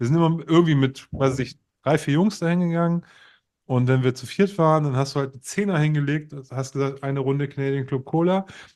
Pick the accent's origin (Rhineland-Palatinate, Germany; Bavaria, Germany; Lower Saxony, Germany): Lower Saxony, Germany; Osnabrück; bin ja gebürtiger Osnabrücker und komme aus dem Norden.